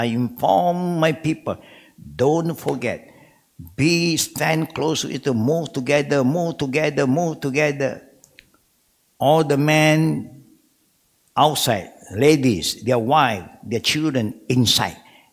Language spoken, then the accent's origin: English; Malaysia; English is a second language; That's why the Arab, when they know that we are Malaysian, oh, number wahid, good.